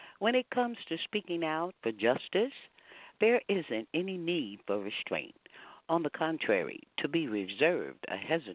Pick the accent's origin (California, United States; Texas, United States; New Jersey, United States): Texas, United States; Houston; Today, I had the opportunity to watch the funeral in my hometown. I got homesick to see all of that beauty down there. You know, they talked about George Floyd's funeral. He was from Third Ward, so was I.